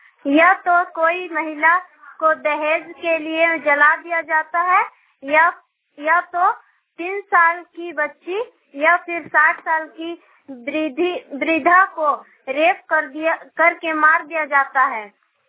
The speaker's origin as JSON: {"language": "Hindi", "town": "Dighiya Chatti Toli", "country": "India", "said": "मेरा गांव दिघिया चट्टी टोली है।"}